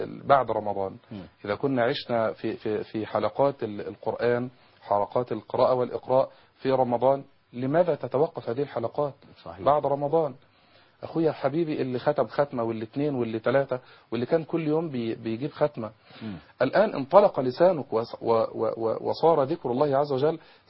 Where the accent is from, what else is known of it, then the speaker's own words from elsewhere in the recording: Gharbia, Egypt; ومشايخنا في شبين وعندنا في الغربية